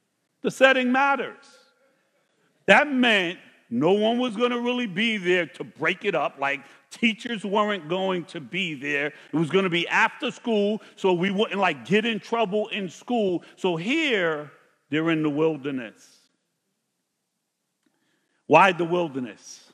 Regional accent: Brooklyn, New York, United States; So I grew up in Brooklyn, and I was thinking about that this morning.

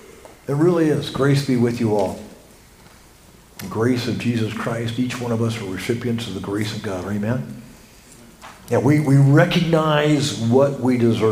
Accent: Oklahoma City, Oklahoma, United States; I'm from Oklahoma City there visiting today, and I want you to know everybody in my church, Oklahoma City, wants to send a greeting to you guys here.

